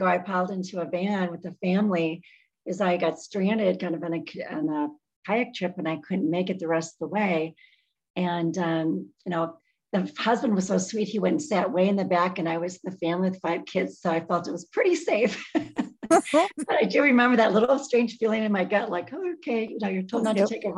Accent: Hayward, Wisconsin, United States; And so I grew up in Hayward, Wisconsin. So we had the Namekagon River right there.

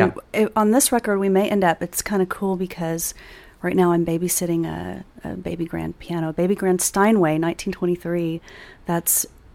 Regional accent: Houston, Texas, United States; I'm from Houston. Yeah. She's still there.

